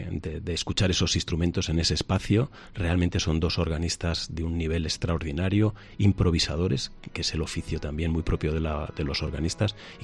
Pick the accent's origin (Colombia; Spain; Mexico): Spain; Hontoria del Pinar, Castile and León; Yo soy de Hontoria del Pinar